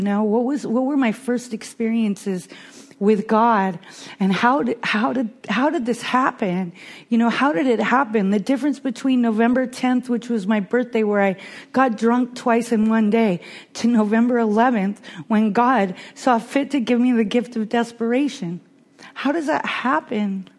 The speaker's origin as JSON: {"language": "English", "region": "Washington", "country": "United States", "said": "And where I'm from in Washington State is there's a huge Native culture there."}